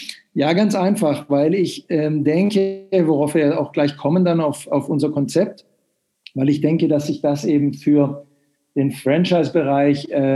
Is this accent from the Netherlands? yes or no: no; Sweden; German is a second language; now in Germany; ich bin Schwede, wie man vielleicht am Namen hört, aber lebe ungefähr 2/3 meines Lebens schon in Deutschland.